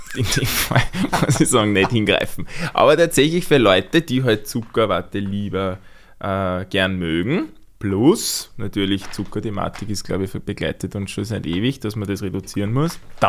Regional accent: Lower Austria, Austria; wie man vielleicht hört auch von meinem Akzent, ich bin aus Österreich und zwar aus Niederösterreich.

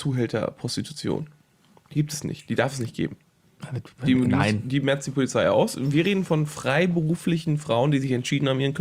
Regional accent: Schleswig-Holstein, Germany; Ich komme übrigens aus Schleswig-Holstein.

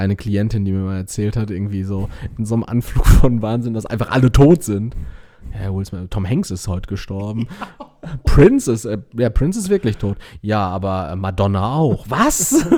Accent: Castrop-Rauxel, North Rhine-Westphalia, Germany; ich komme ja aus Castrop-Rauxel.

